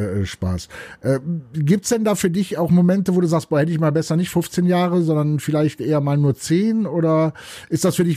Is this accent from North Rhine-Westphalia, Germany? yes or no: yes; Cologne, North Rhine-Westphalia, Germany; als Kölner